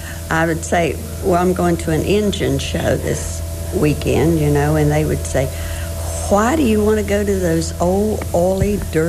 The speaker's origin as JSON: {"language": "English", "region": "West Virginia", "country": "United States", "said": "Well, as you said, I am from West Virginia."}